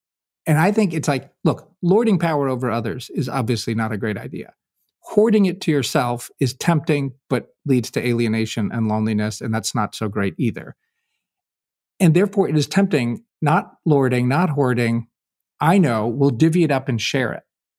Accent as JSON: {"language": "English", "region": "Kentucky", "country": "United States", "said": "and I'm a volunteer from Kentucky, and we had Senator Obama visit Louisville."}